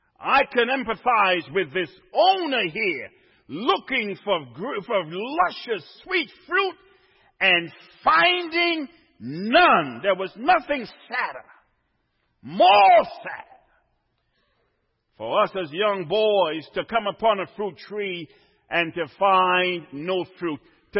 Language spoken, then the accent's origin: English; Trinidad & Tobago; no, I'm from lower down, Trinidad. But I was born in the Caribbean